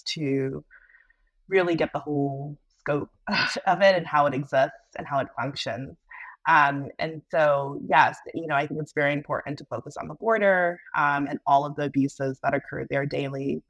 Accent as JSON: {"language": "English", "region": "Virginia", "country": "United States", "tie": "born or raised there", "said": "But I drove, you know, growing up in Virginia."}